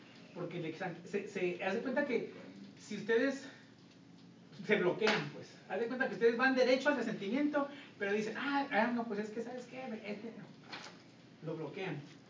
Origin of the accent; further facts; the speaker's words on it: Mexico; yo sé que como mexicanos tratamos y latinos, somos muy usados a estar diciendo